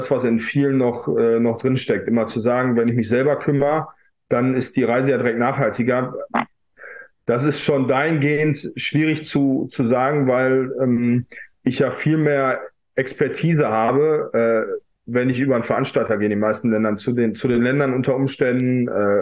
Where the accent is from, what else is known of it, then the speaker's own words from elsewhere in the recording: Essen, North Rhine-Westphalia, Germany; Und im Jahr 2017 war auch zufällig die Stadt Essen, meine Heimatstadt, wie du eben richtig erkannt hast, Umwelthauptstadt Europas.